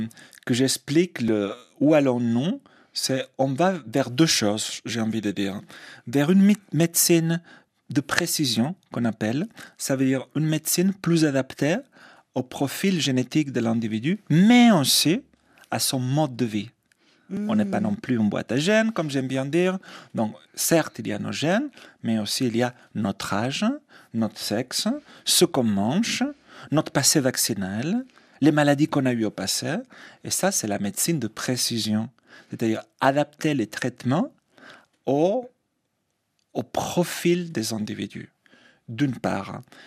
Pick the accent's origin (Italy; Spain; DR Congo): Spain; now in Paris, France; je dis « franco-espagnol » parce que mon présent est français quand même. Ça fait, malgré mon accent, 22 ans que j'habite à Paris.